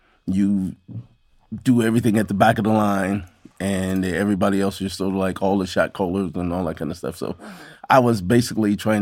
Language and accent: English; Chicago, Illinois, United States; I was exposed to Chicago's Gold Coast, which was another whole world from where I grew up on the South Side.